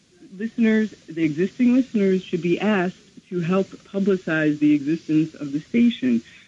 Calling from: New Jersey, United States; I'm calling from New Jersey.

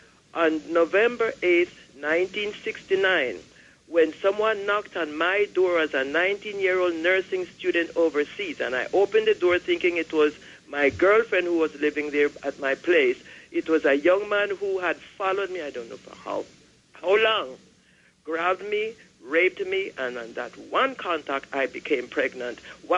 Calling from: Brooklyn, New York, United States

